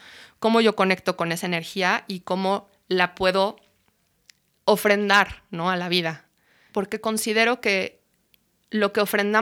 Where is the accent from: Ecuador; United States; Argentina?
United States; now in Mexico City, Mexico; Yo nací aquí en DF y me fui a vivir a Estados Unidos desde muy pequeña y crecí en una casa con mucho bosque.